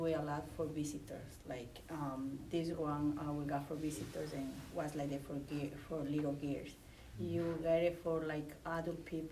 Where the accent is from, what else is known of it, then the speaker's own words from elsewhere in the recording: Quito, Pichincha, Ecuador; we are from Quito, the capital of Ecuador.